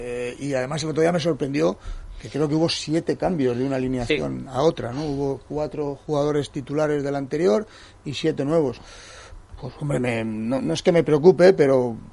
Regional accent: Spain; porque soy español

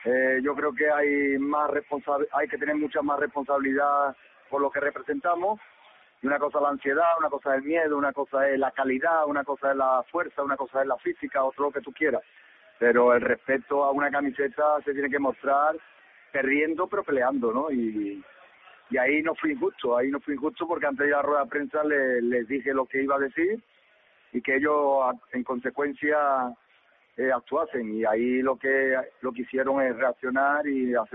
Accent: Granada, Andalusia, Spain; admiro al Granada, es mi tierra, mi autonomía, es mi región

